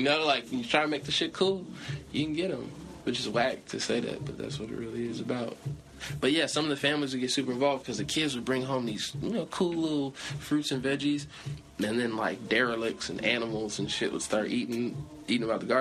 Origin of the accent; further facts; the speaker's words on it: Chicago, Illinois, United States; Like, man, I'm from Chicago. My family's from Chicago.